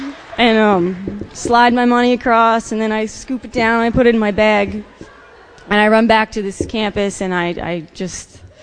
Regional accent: New York, United States; I was growing up on Long Island, and it was a pain in the neck, and you had to drive to Queens to get alcohol.

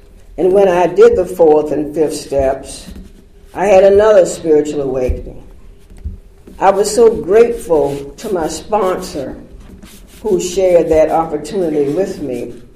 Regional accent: Savannah, Georgia, United States; also born or lived in New York City; I grew up in Savannah and had a career in New York City.

